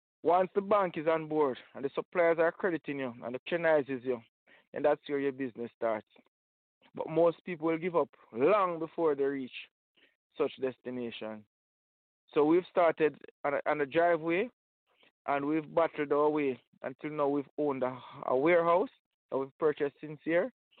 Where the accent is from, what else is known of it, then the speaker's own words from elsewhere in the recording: Jamaica; Good night, listeners. … from Jamaica.